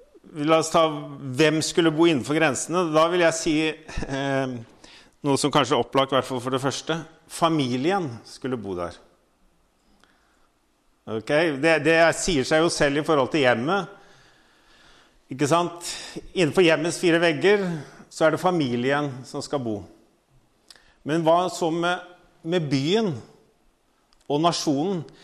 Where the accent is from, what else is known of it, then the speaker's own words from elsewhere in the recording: Voss, Vestland, Norway; hva hvis vi begynner å få den tanken i forhold til byen, at vi som vossinger